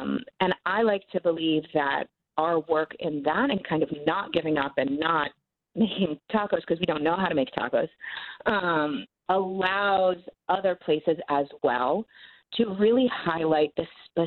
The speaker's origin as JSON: {"language": "English", "region": "New England", "country": "United States", "said": "So I'm not Colombian. I'm from New England."}